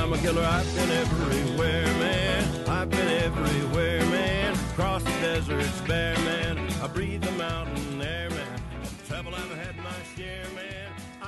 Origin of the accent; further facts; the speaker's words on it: Iran; موقع ورود به محض اینکه تو مرز فهمیدم ما ایرانی هستیم